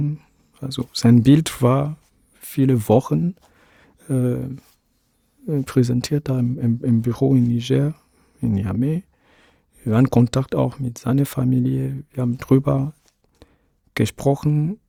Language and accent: German; Lomé, Maritime, Togo; In Lomé, in Togo, bin ich dort geboren.